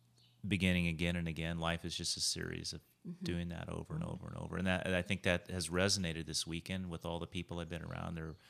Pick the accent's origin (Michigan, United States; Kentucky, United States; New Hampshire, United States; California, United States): California, United States; we moved to Atlanta for 5 years, and we didn't have fences there. And we were freaked out because we're from California